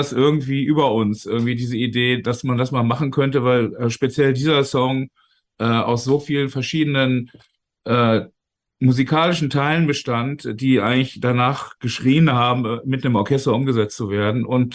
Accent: Berlin, Germany; ich sage, nein, ich bin nicht aus Wales, ich bin aus Berlin.

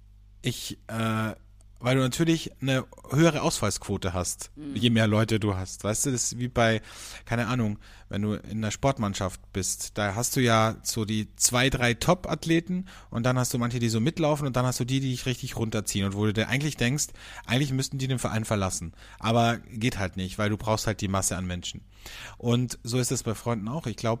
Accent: Austria; bei uns in Österreich

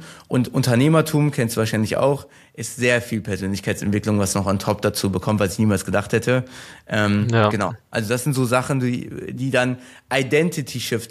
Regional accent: Germany; Er ist halb Italiener, ich bin Türke, sind in Deutschland aufgewachsen, irgendwie südländischen Slang, der irgendwie auch da ist.

